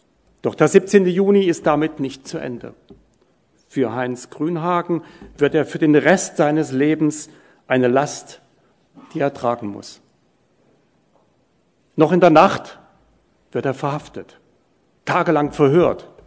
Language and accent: German; East Germany, Germany; Ich erinnere mich, ich war 12 Jahre alt, ein Kind der DDR.